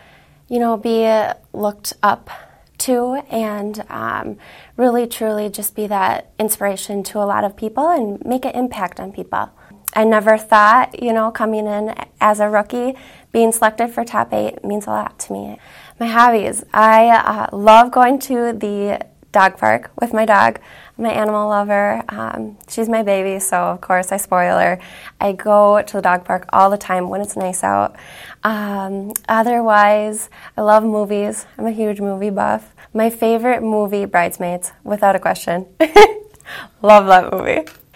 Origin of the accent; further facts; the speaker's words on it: Farmington, Minnesota, United States; I'm from Farmington, and I am a rookie this season.